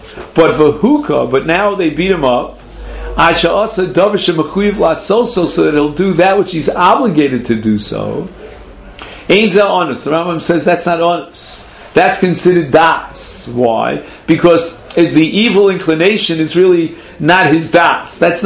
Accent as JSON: {"language": "English", "town": "Brooklyn", "region": "New York", "country": "United States", "said": "I know of a neighborhood in Brooklyn, I come from Brooklyn, New York, where they still do this to this day."}